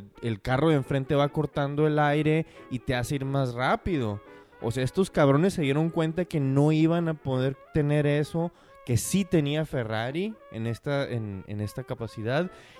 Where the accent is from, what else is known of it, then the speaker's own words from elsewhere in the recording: Mexico; No somos nosotros los mexicanos, opinión completamente parcial.